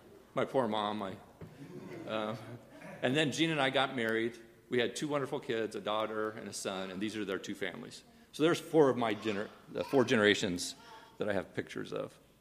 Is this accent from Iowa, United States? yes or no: yes; Burlington, Iowa, United States; born there; I was born in Iowa in a town called Burlington, Iowa. Not Burlington, Wisconsin. Burlington, Iowa. It's down here on the river.